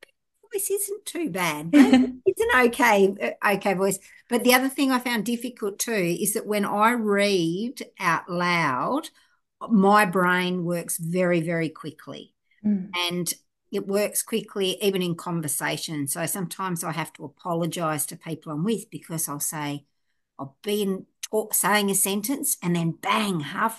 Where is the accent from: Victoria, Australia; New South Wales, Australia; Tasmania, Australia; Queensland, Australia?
Tasmania, Australia; I grew up in Tasmania and then did a lot of moving in my adult years around sort of different places.